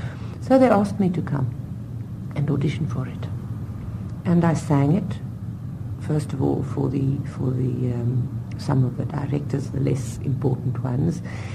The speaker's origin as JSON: {"language": "English", "country": "South Africa", "said": "not only just because I'm South African"}